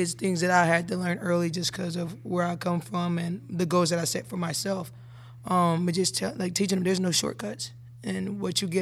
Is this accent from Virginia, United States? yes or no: no; Steele, Missouri, United States; So I'm originally from Steel, Missouri, in the Boot Hill.